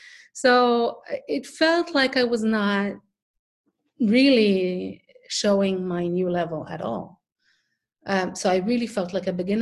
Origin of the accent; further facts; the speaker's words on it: Israel; English is a second language; moved away as an adult; now in Berlin, Germany; I came from Israel to Berlin, found a very good teacher, and started working with her.